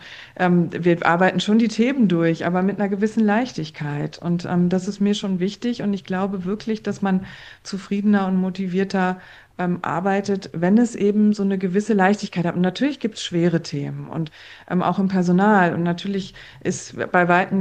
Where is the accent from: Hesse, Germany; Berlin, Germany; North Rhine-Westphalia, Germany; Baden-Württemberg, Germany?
Berlin, Germany; Also ich bin hier in Berlin groß geworden